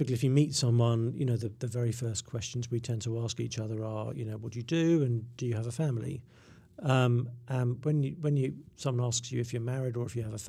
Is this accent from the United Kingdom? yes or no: yes; England, United Kingdom; I'm English